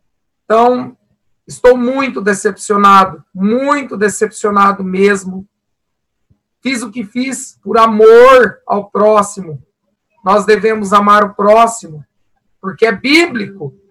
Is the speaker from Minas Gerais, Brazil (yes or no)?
no; Garça, São Paulo, Brazil; eu sou filho de Garça, sou nascido em Garça, tenho 44 anos, trabalhei no comércio a vida toda